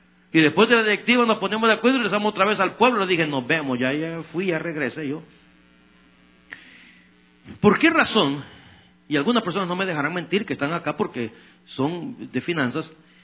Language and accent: Spanish; El Salvador; Perdóneme, yo soy salvatrucha, pero en mi país o en México es una desgracia.